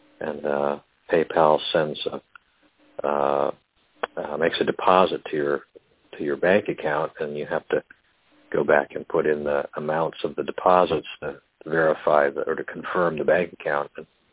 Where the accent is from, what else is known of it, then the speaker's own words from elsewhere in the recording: Shelburne Falls, Massachusetts, United States; when I was a child growing up in Shelburne Falls.